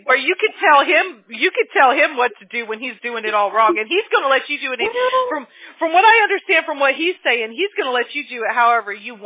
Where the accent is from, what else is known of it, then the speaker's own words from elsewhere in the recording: Mobile, Alabama, United States; born there; I was born in Mobile, Alabama, so I can say that. You know what I mean? I'm a country girl myself